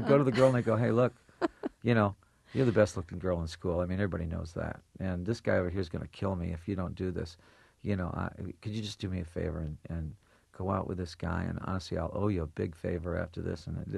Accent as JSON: {"language": "English", "town": "Detroit", "region": "Michigan", "country": "United States", "tie": "born or raised there", "said": "I was from Detroit, where you better. I had a lot of fights when I was a little kid in Detroit."}